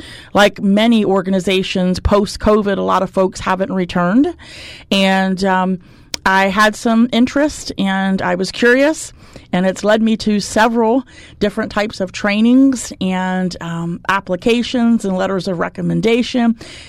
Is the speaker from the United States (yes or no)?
yes; Milton, Pennsylvania, United States; It's in my hometown. I went to Milton High School.